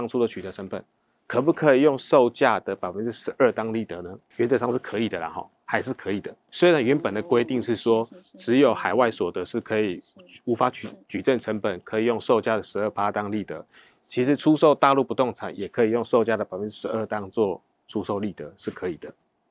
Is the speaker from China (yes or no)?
no; Taiwan; 那很多我们台湾人常用的